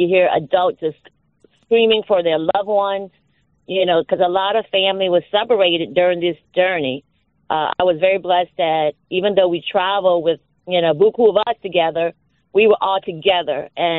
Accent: Vietnam; now in United States; I came from South Vietnam, so in a rural area, we're, you know, working class in Vietnam

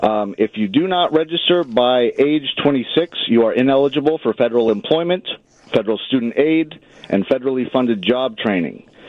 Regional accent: Washington, United States; I am from Washington State originally, and I came over here when the president swore into office on January 20th.

